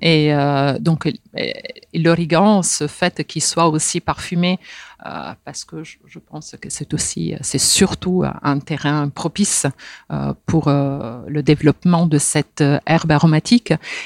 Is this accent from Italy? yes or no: yes; Italy; chez nous en Italie